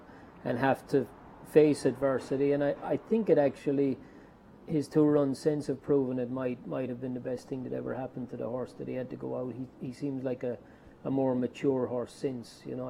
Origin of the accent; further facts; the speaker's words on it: Ireland; Well, I'm from Ireland originally, Seth.